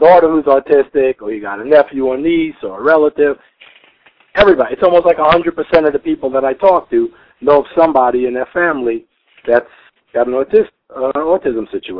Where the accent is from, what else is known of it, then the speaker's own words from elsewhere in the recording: New York City, New York, United States; now in California, United States; But I'm originally from the Bronx. Grew up there.